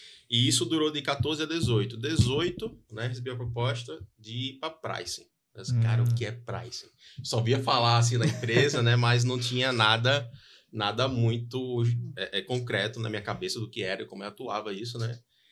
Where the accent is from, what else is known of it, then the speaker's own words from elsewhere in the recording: Natal, Rio Grande do Norte, Brazil; Entrei no mercado aqui de Natal mesmo. Sou natalense, sou natural daqui.